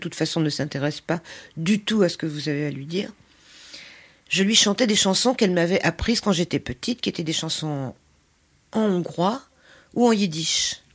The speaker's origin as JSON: {"language": "French", "town": "Paris", "region": "Île-de-France", "country": "France", "tie": "born there", "said": "Bon, c'est pas ma langue, je suis née à Paris, mais c'est vrai que quand j'étais petite, mes parents parlaient hongrois entre eux, et donc je comprends pratiquement tout."}